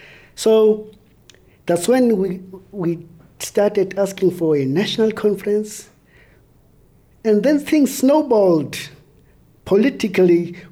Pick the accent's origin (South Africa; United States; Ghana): South Africa; Mthatha, Eastern Cape; Yes, I grew up in Mthatha, which was in the then Transkei, which was so-called independent, though it was just a sham independence. But we never fooled ourselves. We knew that we belonged to the rest of South Africa.